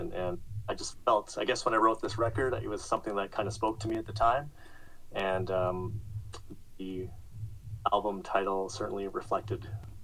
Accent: Edmonton, Alberta, Canada; And Edmonton's actually my hometown. That's where I was born and raised. So it's always fun to go back and see friends at my high school and stuff like that.

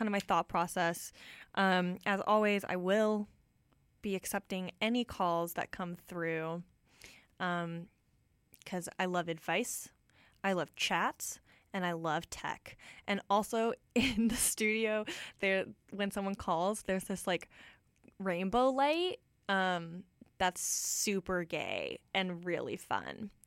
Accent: New York, United States; I think this is funny because I grew up in New York State, and New York City is not the capital of New York State.

